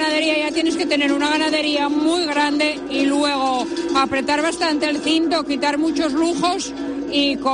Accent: Aller, Asturias, Spain; Del concejo de Ayer.

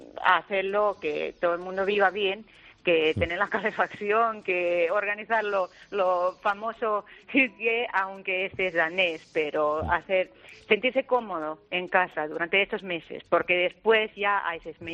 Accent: Finland; Spanish is a second language; moved away as an adult; now in Spain; Sí, soy de Finlandia.

